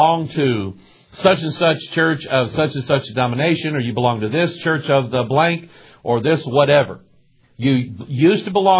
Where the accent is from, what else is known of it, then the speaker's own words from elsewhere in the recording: Arkansas, United States; born there; You have to remember, I was born in Arkansas. We don't talk right.